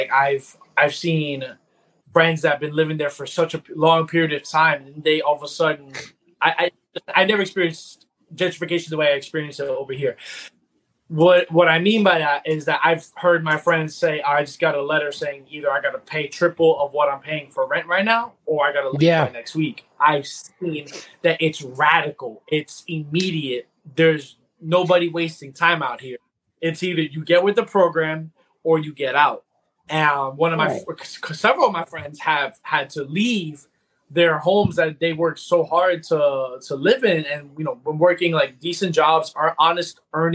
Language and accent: English; United States; And as somebody that's born and raised in the States, and I have a different association with my culture